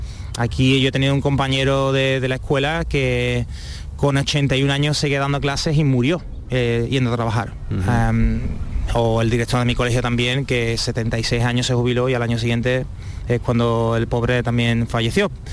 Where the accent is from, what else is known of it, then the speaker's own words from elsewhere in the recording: Conil, Andalusia, Spain; also born or lived in Seville; Yo pasé por esas también desde muy pequeño en Conil, casi nací en Conil, si no fuera porque mi madre decidió de volverse a Sevilla